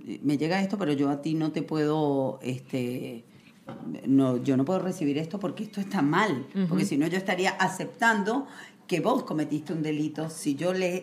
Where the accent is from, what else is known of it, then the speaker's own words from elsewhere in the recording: Venezuela; yo nunca necesité, siendo venezolana, tener otro pasaporte. Pero estamos viviendo realmente un conflicto en mi tierra.